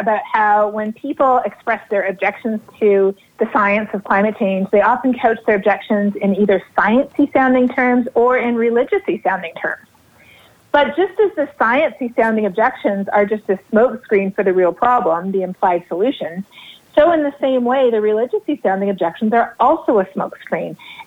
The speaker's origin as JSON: {"language": "English", "country": "Canada", "tie": "born or raised there", "also_born_or_lived": "South America", "lives_now": "United States", "said": "I grew up in Canada and in South America, and outside the U.S., there is not nearly the same statistics as there are within the U.S."}